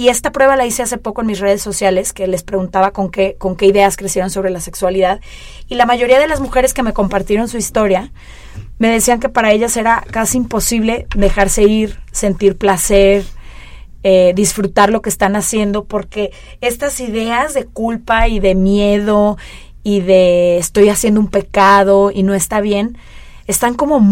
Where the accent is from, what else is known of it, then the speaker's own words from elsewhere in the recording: Mexico; sobre todo como mexicana